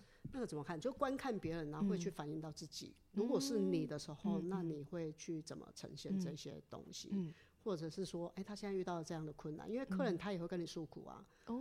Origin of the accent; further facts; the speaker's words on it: Chiayi, Chiayi County, Taiwan; 我不是。 你是？ 我是嘉义人。